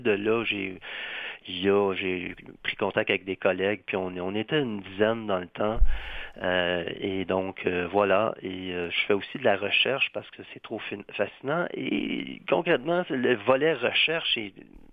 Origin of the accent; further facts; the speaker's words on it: Saint-Lambert, Quebec, Canada; Je viens d'une ville du sud de Montréal en pleine basse terre, des sols très riches. Je viens de Saint-Lambert, dans le temps, c'était une autre ville qu'aujourd'hui, dans un sens, elle s'en est plus loin. Et c'est une ville avec des beaux grands arbres